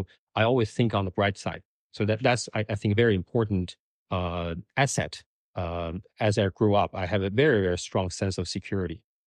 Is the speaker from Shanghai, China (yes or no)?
no; Harbin, Heilongjiang, China; English is a second language; also born or lived in Beijing; So I grew up, I was born in Harbin, and I grew up in Harbin until when I went to college in Beijing.